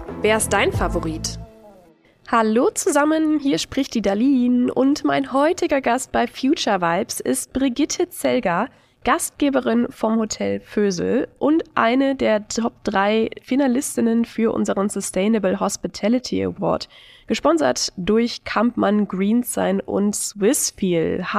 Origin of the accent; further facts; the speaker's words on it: Düsseldorf, North Rhine-Westphalia, Germany; born there; du sprichst hier mit einem absoluten Großstadtkind. Ich bin in NRW geboren, in Düsseldorf, und seitdem habe ich eigentlich immer nur in großen Städten gewohnt.